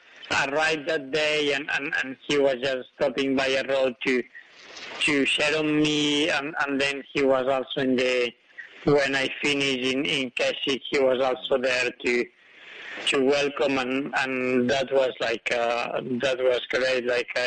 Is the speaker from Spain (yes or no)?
yes; Spain; born there; English is a second language; I was born in Spain, but in a hut at 2,000 meters